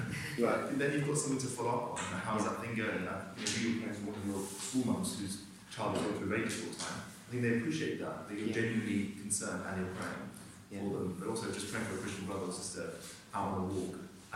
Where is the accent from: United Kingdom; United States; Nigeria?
United Kingdom; And I realise as British people it is quite awkward.